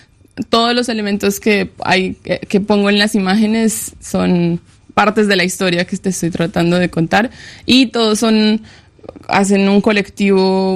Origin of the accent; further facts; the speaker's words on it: Pereira, Risaralda, Colombia; Y es una estatua que está en Pereira, en mi ciudad natal, en la plaza central